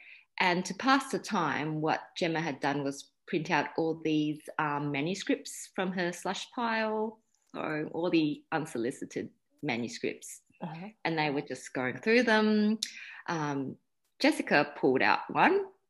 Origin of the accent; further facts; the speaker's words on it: Australia; because I was raised in Australia for virtually all my life, so I consider myself quite Australian. But at the same time, I can't escape from that pull of my parents' culture and where I came from.